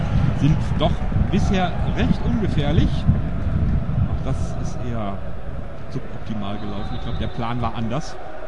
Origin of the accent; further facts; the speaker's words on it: Bielefeld, North Rhine-Westphalia, Germany; Wir sind Bielefelder und sehen das naturgemäß mal jetzt einfach ein bisschen anders.